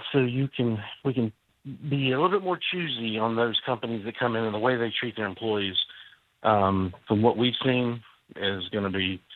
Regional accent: the Carolinas, United States; I'm from the Carolinas.

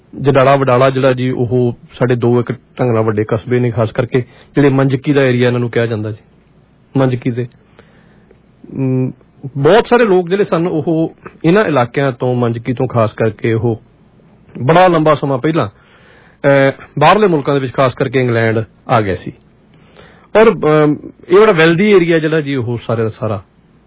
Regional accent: Punjab, India; ਮੈਂ ਦੁਆਬੇ ਤੋਂ ਹਾਂ ਜੀ।

